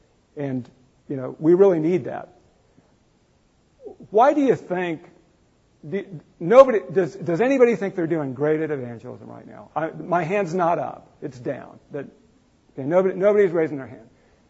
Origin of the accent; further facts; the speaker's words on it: United States; because, you know, I'm an American. I want everything to be positive.